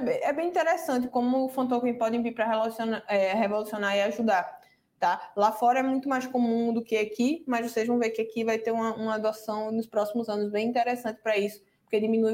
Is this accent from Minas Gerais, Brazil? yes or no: no; Recife, Pernambuco, Brazil; E eu falo, ó, eu tenho, eu sou de Recife